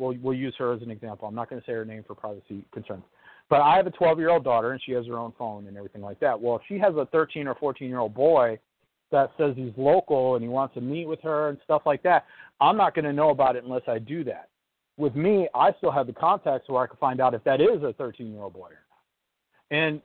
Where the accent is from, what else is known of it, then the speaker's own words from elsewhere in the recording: Texas, United States; I'm from Texas, and I am a child sex trafficking specialist.